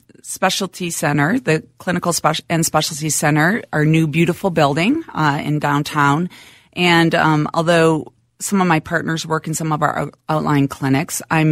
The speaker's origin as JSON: {"language": "English", "region": "Minnesota", "country": "United States", "tie": "born or raised there", "also_born_or_lived": "North Carolina", "said": "So Minnesota, born and raised, grew up right here in town."}